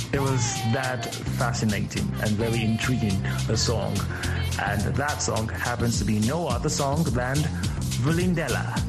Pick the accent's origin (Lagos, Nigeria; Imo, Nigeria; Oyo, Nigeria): Oyo, Nigeria; I am Nigerian and I hail from Oyo State in the southwestern part of the country.